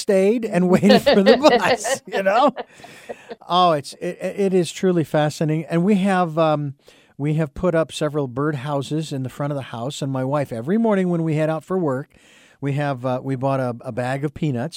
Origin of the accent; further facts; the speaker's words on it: Phoenix, Arizona, United States; And, again, I grew up in Phoenix.